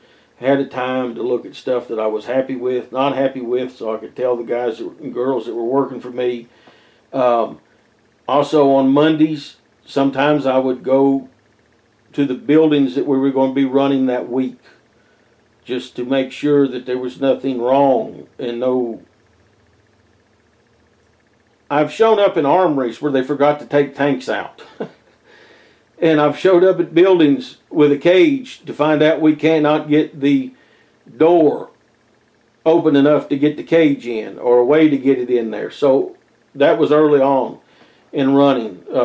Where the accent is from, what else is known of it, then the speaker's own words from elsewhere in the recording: Fall Branch, Tennessee, United States; Then the next night, Friday, May 10th, Fall Branch, Tennessee, my hometown, Sampson Center.